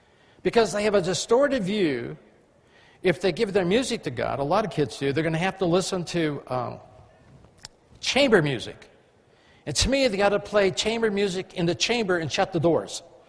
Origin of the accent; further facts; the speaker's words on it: England, United Kingdom; I mean, I am English, but I flunked it in school.